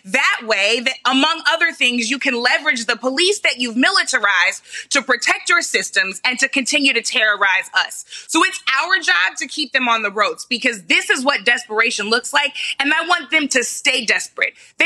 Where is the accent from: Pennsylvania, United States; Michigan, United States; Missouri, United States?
Missouri, United States; St. Louis; people like the new mayor of my hometown, St. Louis, Tashara Jones, who has been on our team since day one.